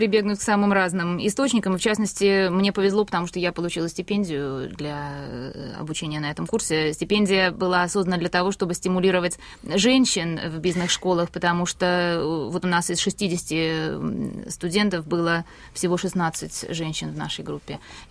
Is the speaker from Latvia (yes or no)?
no; Russia; чтобы по работе я была связана с страной, откуда я родом